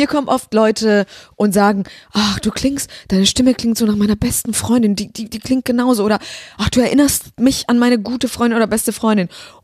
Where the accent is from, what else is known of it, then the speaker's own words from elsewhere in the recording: Germany; Ich bin, ja, hier einfach groß geworden.